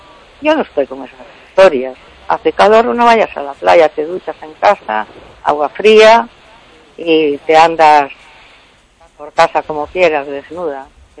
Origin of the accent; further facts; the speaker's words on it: Vigo, Galicia, Spain; la de Vigo, que tengo llamado